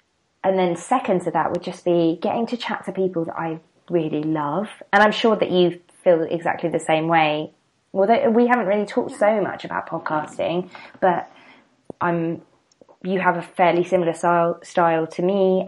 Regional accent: London, United Kingdom; also born or lived in Kent; I've grown up in London. I consider London to be, in fact, yeah, in all the ways I consider London to be my hometown, even though I'm from the seaside in Kent.

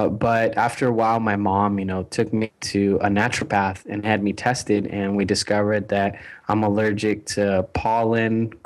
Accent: Medellin, Antioquia, Colombia; Well, you know, I am originally from Colombia. Was born in 1983 at the height of the cocaine cartel, which started in Medellin, Colombia, and that's where I'm from.

